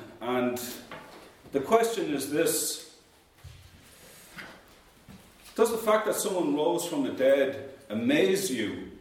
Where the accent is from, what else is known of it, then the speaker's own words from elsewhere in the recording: Ireland; growing up in Ireland, ever since I was a boy